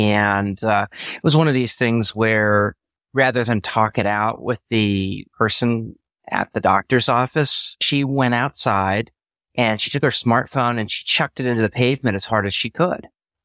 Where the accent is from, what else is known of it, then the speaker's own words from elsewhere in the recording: Pennsylvania, United States; also born or lived in Kansas; I was born in Kansas and grew up in Pennsylvania.